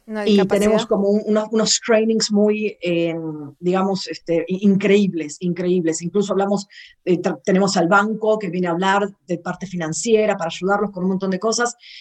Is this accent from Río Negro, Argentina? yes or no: no; Buenos Aires, Argentina; moved away; Bueno, yo también me mudé en el 2003, soy de Buenos Aires, Argentina